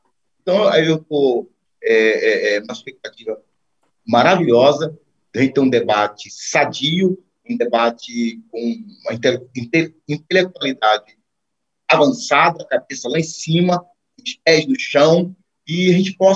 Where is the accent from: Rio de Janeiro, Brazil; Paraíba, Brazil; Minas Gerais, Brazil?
Rio de Janeiro, Brazil; Aqui no estado de Pernambuco, um estado maravilhoso que eu amo, o povo me ama, eu sou do Rio de Janeiro